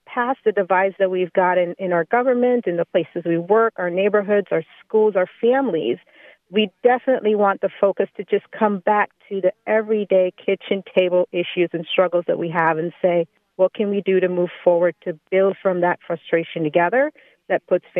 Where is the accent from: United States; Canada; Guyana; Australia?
Guyana; born there; My father was very involved in politics and in the diplomatic community back home where I was born in Guyana, South America.